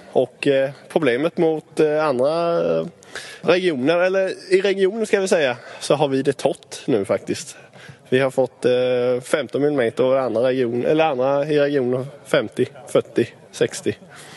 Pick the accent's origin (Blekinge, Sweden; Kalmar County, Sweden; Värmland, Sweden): Kalmar County, Sweden; från Södra Öland